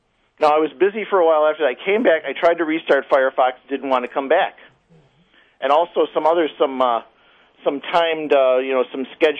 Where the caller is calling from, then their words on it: Greece; I'm in Greece.